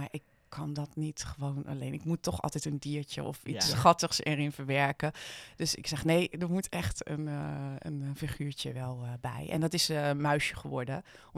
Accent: Delft, South Holland, Netherlands; Ik moet er ook bij vertellen, ik ben ook geboren in Delft en opgegroeid in Delft.

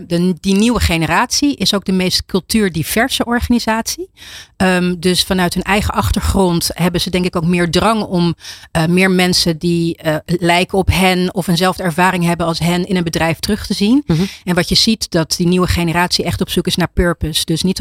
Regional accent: Netherlands; Ik ben een geboren en getogen in Nederland. Mijn vader komt uit Suriname. Mijn moeder uit Indonesië.

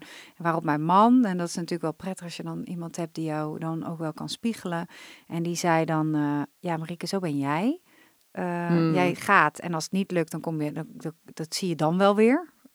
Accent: Oosterwijk, Netherlands; En Via was een begrip bij ons in Oosterwijk, het kleine buurtsupertje, met de oude dame achter de kassa.

